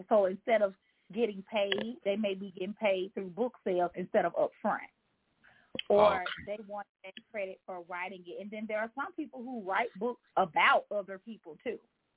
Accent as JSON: {"language": "English", "region": "Alabama", "country": "United States", "lives_now": "Montgomery, United States", "said": "I live in Montgomery, Alabama. I'm from Sumter County, Alabama. So, if you know where Sumter County is, you know, I always show some love. It's a rural area"}